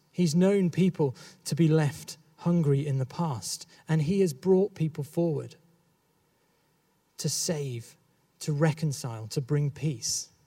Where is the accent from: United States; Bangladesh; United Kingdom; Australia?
United Kingdom; England; I can say this because I grew up in the Midlands